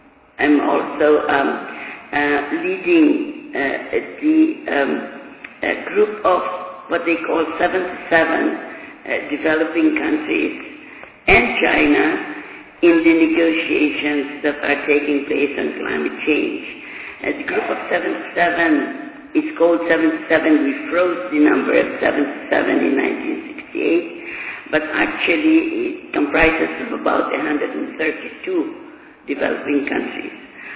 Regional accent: Philippines; English is a second language; The little introduction I have is that I am from the Philippines

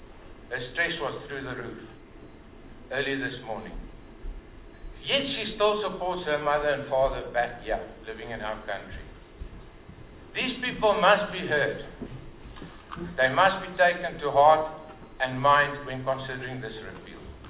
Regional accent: South Africa; moved away; My wish as a South African is to eventually return to my country of birth and to share my skills and expertise with the next generation.

